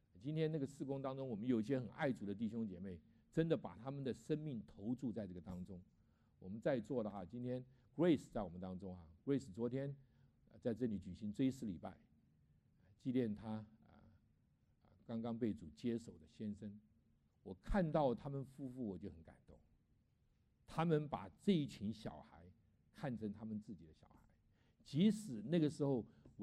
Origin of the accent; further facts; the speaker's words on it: China; 所以今天我们中国人哈，我们可以听到福音得救，